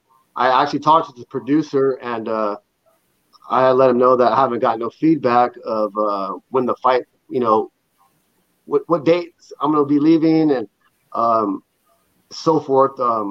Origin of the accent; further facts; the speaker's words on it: California, United States; now in Idaho Falls, United States; I'm from California, but I live in Idaho, Idaho Falls.